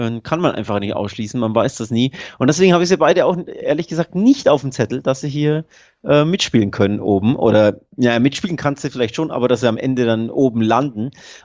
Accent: Nuremberg, Bavaria, Germany; Du weißt ja, ich komme aus

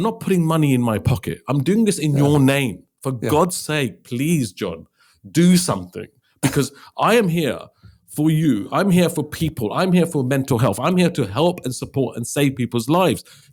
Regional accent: Liverpool, North West England, United Kingdom; No, I come from Liverpool. That's our music city of the world.

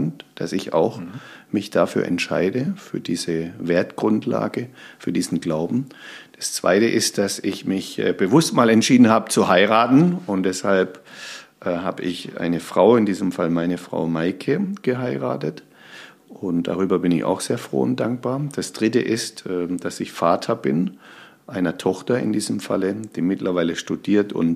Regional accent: Karlsruhe, Baden-Württemberg, Germany; now in Solingen, Germany; komme aus dem schönen badischen Land. Ganz genau genommen bin ich in Karlsruhe aufgewachsen und mittlerweile in Solingen, also im Bergischen.

